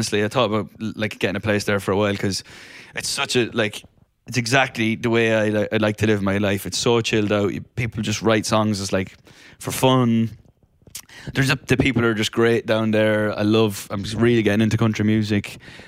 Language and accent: English; Ireland; now in Los Angeles, United States; I grew up in Ireland where it rains for about 360 days of the year. So I am now a fair weather golfer. I live in Los Angeles.